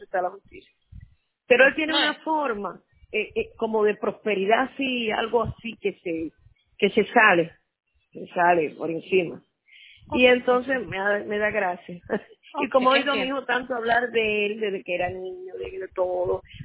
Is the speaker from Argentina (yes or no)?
no; Cuba; Aunque soy cubana, fíjese, yo soy de nacionalidad, vaya, de nací en Cuba.